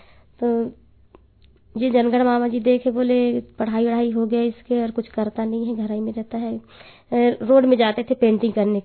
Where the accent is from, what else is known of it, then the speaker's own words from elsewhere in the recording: Patangarh, Madhya Pradesh, India; हमारे गांव गए थे